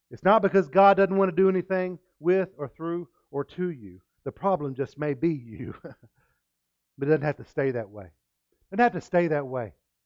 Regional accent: Fort Stockton, Texas, United States; I was born and raised out in Fort Stockton, and we would walk everywhere out there in the rocks and the pavement.

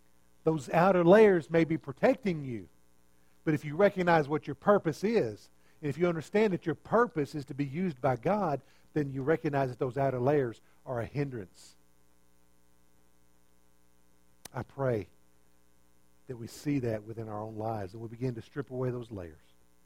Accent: Fort Stockton, Texas, United States; We had a big building out when I was raised out in Fort Stockton.

